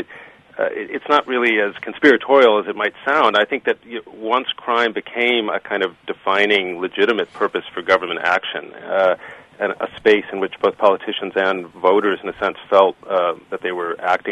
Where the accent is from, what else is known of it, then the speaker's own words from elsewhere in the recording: Chicago, Illinois, United States; Ooh, I was born on the south side of Chicago.